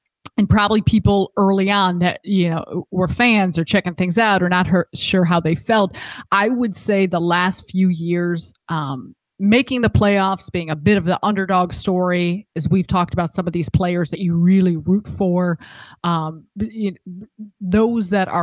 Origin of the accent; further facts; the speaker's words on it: Chicago, Illinois, United States; Like I grew born and raised in Chicago, grew up in Chicago